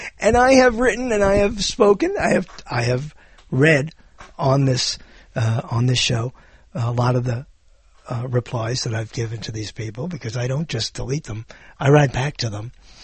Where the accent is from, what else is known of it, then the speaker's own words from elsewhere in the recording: Allentown, Pennsylvania, United States; I was born and raised in Allentown. I came here to school.